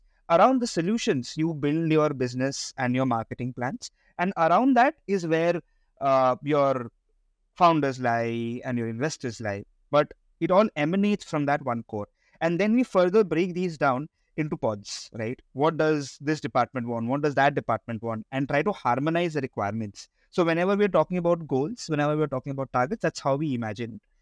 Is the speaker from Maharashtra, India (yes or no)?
no; Kolkata, West Bengal, India; I'm from Kolkata, and when KFC first came into Kolkata and I was a child, I was blown, okay?